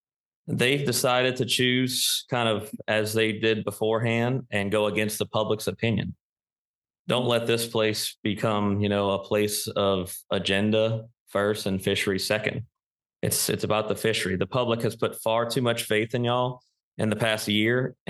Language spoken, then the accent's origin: English; Louisiana, United States; But I was born and raised here in South Louisiana. This is my home.